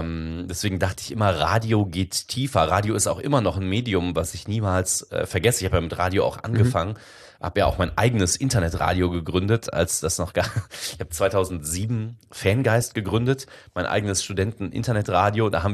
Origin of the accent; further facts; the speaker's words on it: Bensberg, North Rhine-Westphalia, Germany; ich komme ja aus dem Bergischen Land, aus Bensberg